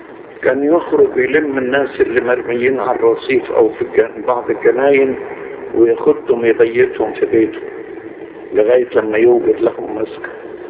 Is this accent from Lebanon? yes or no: no; Egypt; وفي عندنا في مصر في برضه من هذا النوع